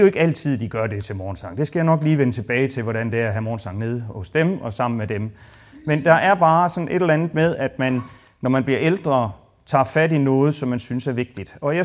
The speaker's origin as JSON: {"language": "Danish", "town": "Haderslev", "region": "Region of Southern Denmark", "country": "Denmark", "said": "Jeg kommer selv fra Haderslev i Sønderjylland"}